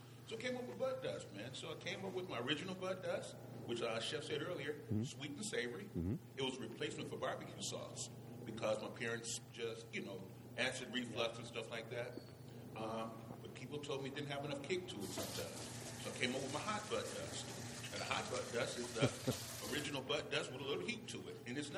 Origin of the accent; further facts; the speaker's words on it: Detroit, Michigan, United States; moved away; I'm from Detroit, born and raised. So I came here about 9 years ago, and I asked for, like you said earlier, barbecue.